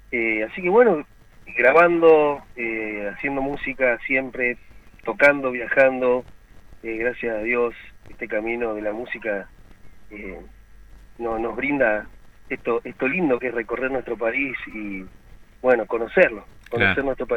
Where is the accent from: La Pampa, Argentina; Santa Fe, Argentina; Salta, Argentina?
Santa Fe, Argentina; Yo soy de Santa Fe.